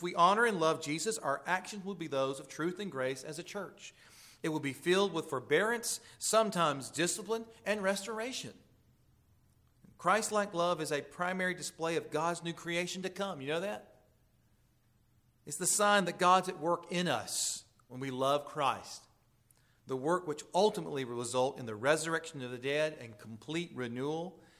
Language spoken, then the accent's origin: English; Hilliard, Florida, United States; There was a little church there in Callahan, Florida, just south of where I grew up in Hilliard.